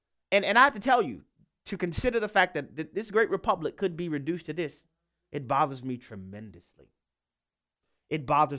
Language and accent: English; Louisiana, United States; We'll go first to my home state of Louisiana, where David is on the line.